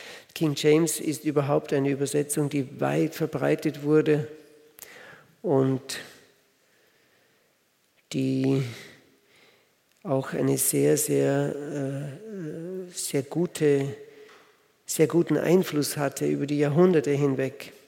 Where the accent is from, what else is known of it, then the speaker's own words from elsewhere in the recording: Switzerland; bei uns in der Schweiz, gibt es solche wie heißt das, Brockenstuben, das sind Second-Hand-Laden.